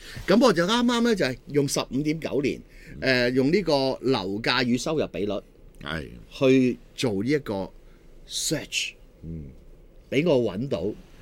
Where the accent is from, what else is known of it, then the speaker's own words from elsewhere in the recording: Hong Kong; 但係當我哋香港人第一次見到金管局所公布呢個15.9年嗰陣時候咧